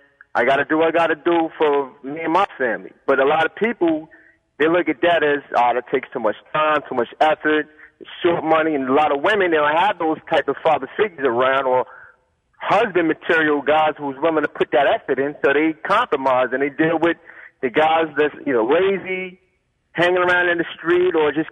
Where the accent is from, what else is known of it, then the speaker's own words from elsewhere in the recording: South Jamaica, New York, United States; I'm from South Jamaica, you know, I'm from the whole environment everywhere.